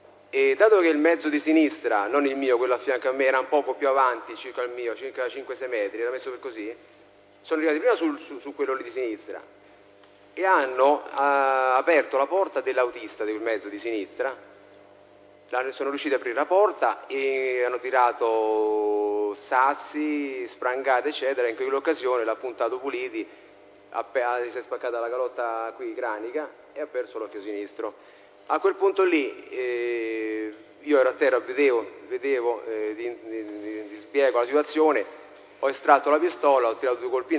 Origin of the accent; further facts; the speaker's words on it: Florence, Tuscany, Italy; io vengo da Firenze, non conosco bene le strade.